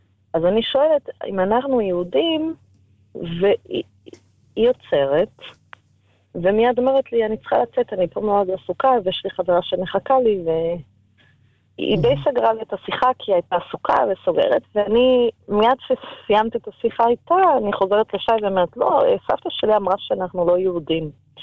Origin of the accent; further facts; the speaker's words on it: Porto, Porto District, Portugal; ואני ואמא וסבתא שגדלנו בעיר בפורטו